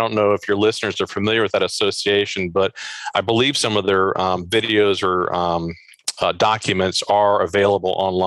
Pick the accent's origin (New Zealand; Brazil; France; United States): United States; Baltimore, Maryland; I'm from the Baltimore region.